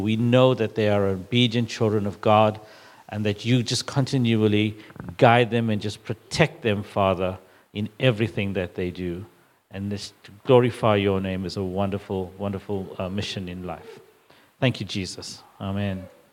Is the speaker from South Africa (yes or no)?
yes; South Africa; Really close to my heart, because I'm South African as well. Not East Africa, but South Africa, the better part of Africa.